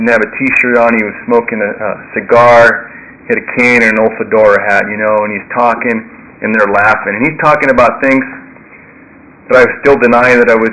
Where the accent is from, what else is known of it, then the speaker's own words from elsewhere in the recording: Santa Monica, California, United States; I grew up in Santa Monica